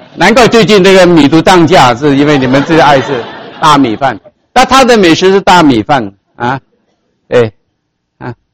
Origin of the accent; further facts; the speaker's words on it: Malaysia; 我是马来西亚来的。